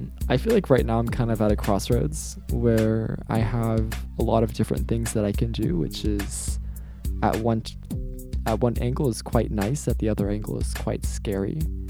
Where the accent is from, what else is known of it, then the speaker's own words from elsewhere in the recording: Los Angeles, California, United States; Yeah, so I'm from Los Angeles, specifically from the Pomona Valley, which is the far east side of the county.